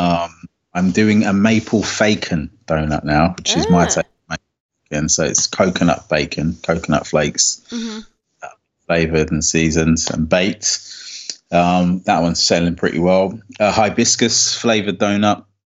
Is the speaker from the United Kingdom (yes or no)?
yes; Plumstead, London, United Kingdom; So I've got the Plumstead Pantry in my hometown at the moment, which is Plumstead's.